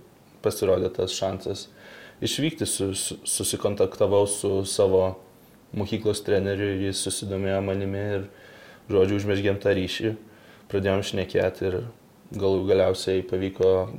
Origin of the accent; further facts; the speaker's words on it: Vilnius, Vilnius County, Lithuania; moved away; Tai gimėjau ir augau Vilniuje, visai netoli čia ir pradinė Žirmūnuose buvo, po to Pašilaičiuose buvo ta pagrindinė mokykla gimnazija buvo prie Vilniaus licėjaus, tai augau gyvenau Vilniuje